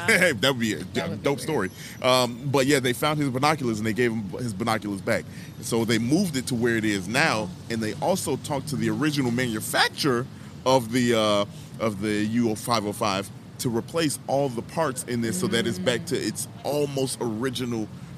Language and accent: English; Chicago, Illinois, United States; One of the other pretty cool things that I know I personally, as a Chicagoan here, I've seen it many times